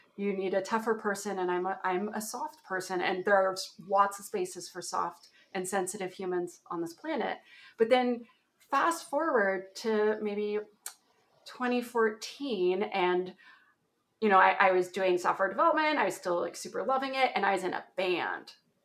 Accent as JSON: {"language": "English", "region": "Ontario", "country": "Canada", "said": "That's a place in Canada. That's my accent."}